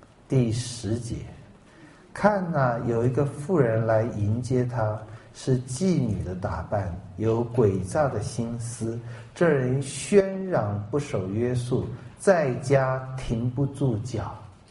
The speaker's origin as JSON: {"language": "Chinese", "country": "Taiwan"}